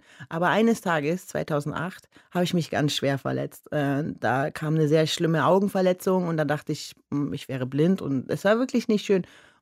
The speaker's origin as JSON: {"language": "German", "region": "Berlin", "country": "Germany", "tie": "born there", "said": "ich wohne ja schon lange nicht mehr in Berlin"}